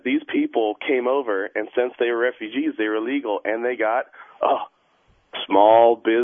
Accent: Westminster, California, United States; I grew up in Orange County, Westminster, right down the street from Little Saigon.

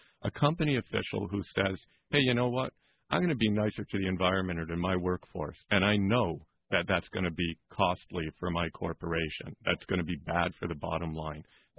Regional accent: Canada; I play hockey, being Canadian and all that.

